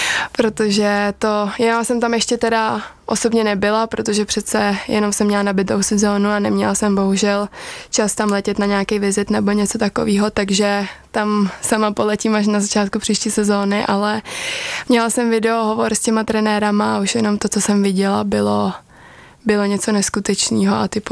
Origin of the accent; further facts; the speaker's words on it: Liberec, Liberec Region, Czechia; jsem z Liberce a to velikost toho města mi úplně stačí